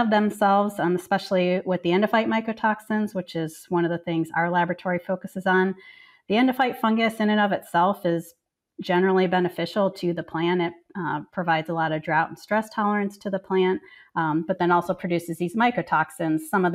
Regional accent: Chicago, Illinois, United States; Well, I guess going far back, I grew up in Chicago. And so I was in kind of a city-like environment

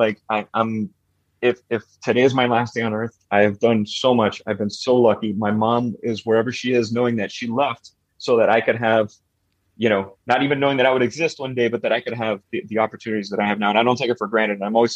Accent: Miami, Florida, United States; growing up in Miami in the 80s, you know, family coming over … music playing in my house. And coffee is one of the things that, espresso in particular, just makes me think of my hometown.

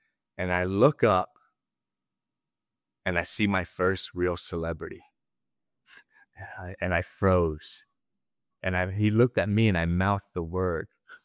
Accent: Sunnyvale, California, United States; You know, I grew up in Sunnyvale, Silicon Valley.

